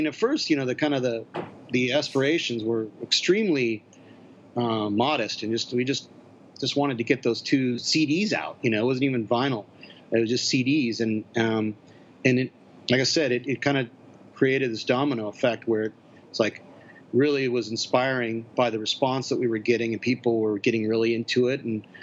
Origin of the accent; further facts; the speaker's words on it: Seattle, Washington, United States; But I mean, basically, I grew up in Seattle and played in a lot of bands there.